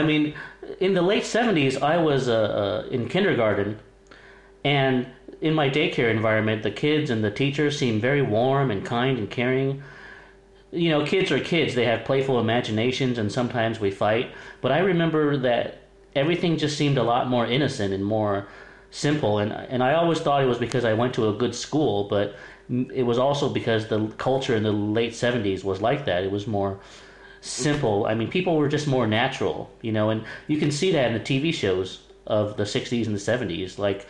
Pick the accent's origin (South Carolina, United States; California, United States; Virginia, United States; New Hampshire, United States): California, United States; I noticed that, too, growing up in California.